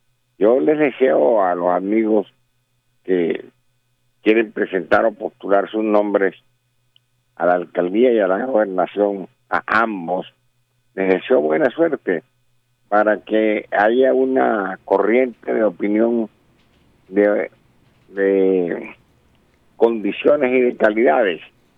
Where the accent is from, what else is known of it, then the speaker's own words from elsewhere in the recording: Barranquilla, Atlántico, Colombia; a mí me parece, como barranquillero y como atlanticense